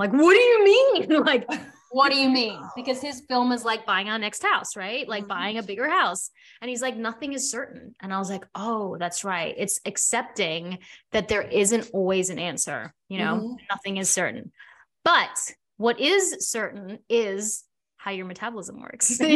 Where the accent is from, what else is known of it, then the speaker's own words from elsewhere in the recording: South Africa; now in Australia; like my parents, we immigrated from South Africa, came to Australia, my dad had to start over and he had to like build a future